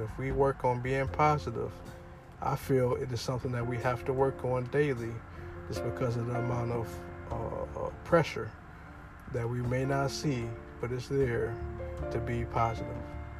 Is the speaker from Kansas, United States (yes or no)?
no; Ohio, United States; In my hometown of Ohio, they are doing a shutdown from now until April 6th.